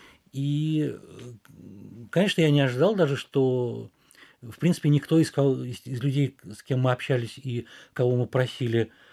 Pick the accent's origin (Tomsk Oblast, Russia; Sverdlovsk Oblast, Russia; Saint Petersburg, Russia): Saint Petersburg, Russia; никто не реагировал как-то особым образом, узнав, что я из России.